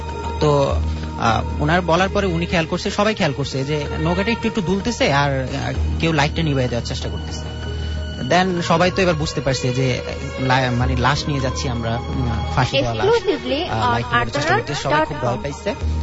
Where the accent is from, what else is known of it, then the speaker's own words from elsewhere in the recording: Nakhalpara, Dhaka Division, Bangladesh; নাখালপাড়া থেকে আসছি।